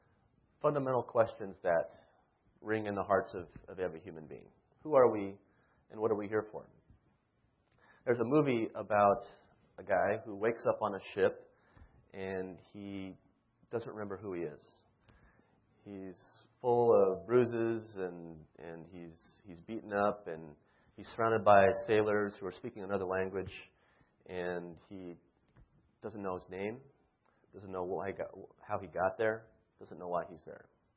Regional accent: Las Vegas, Nevada, United States; also born or lived in California; I am from the western side of the country. I was born in California and raised in Las Vegas, of all places.

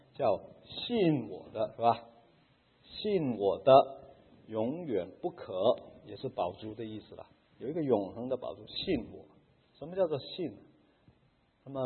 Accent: Macau; 就是我在澳门出生啊，咱们那个小地方啊，那个年代啊，几十年前是没有人卖馒头的

